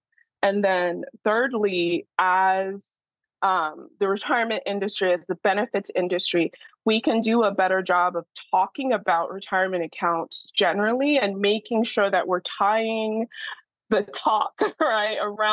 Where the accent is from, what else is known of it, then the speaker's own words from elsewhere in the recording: Nigeria; I am also a Nigerian woman, right? I'm a Nigerian woman who is Black, right? I'm Nigerian and I'm Black.